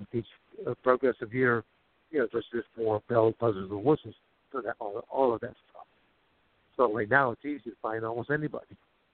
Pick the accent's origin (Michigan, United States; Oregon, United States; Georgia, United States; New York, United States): Michigan, United States; Yes, I was born and raised in Michigan. I went to Arizona State on a full athletic scholarship.